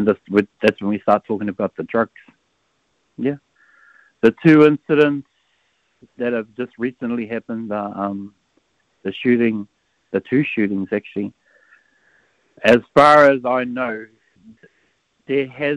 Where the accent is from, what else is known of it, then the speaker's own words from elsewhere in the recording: Port Waikato, Waikato, New Zealand; So yeah, I hail from the centre of the universe, Port Waikato